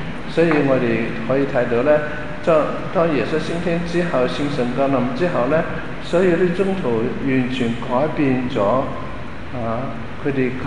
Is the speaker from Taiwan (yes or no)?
no; China; 所以呢我们中国人分得很清楚的